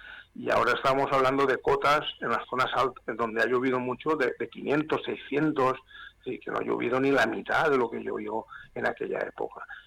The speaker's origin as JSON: {"language": "Spanish", "town": "Alberic", "region": "Valencian Community", "country": "Spain", "said": "yo soy de Alberic, que es un pueblo que está situado en la Ribera Alta, a orillas del río Júcar"}